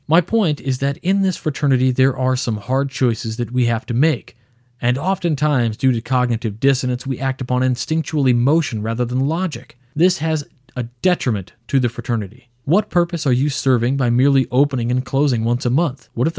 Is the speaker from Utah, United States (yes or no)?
no; Illinois, United States; My home state of Illinois is home to about 60,000 members.